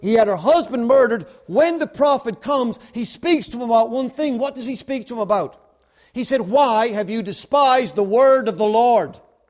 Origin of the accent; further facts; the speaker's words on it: Ireland; It's like fishing in my hometown in Ireland, largest river in Ireland, England, Scotland, and Wales.